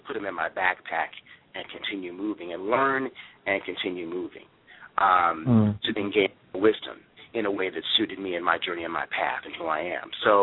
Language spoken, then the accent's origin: English; Portland, Oregon, United States; I'm from Portland, Oregon, but my folks are from by way of Texas, so we're Southern. I was raised in a Southern Baptist church.